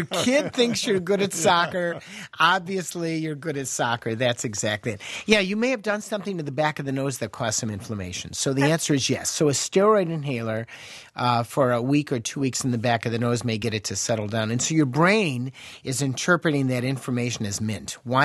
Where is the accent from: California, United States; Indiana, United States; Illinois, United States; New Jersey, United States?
Illinois, United States; Chicago; I am from Chicago.